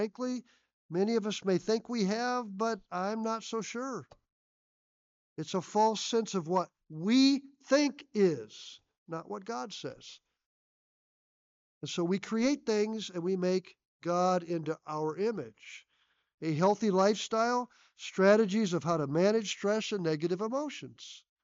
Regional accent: Nebraska, United States; I grew up in Nebraska. I love that.

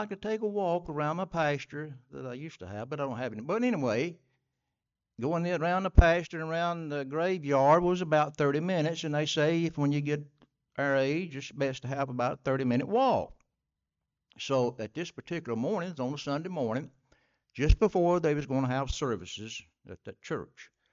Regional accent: Alabama, United States; And I'm from Northeast Alabama. If you want to know exactly where I live, just get a map of Alabama and look it up.

